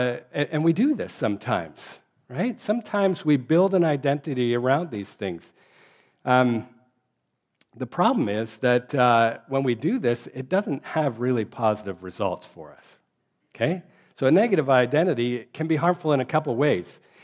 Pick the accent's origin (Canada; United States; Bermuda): Canada; Saskatchewan; especially because I'm from Saskatchewan, right? There's no traffic there, right?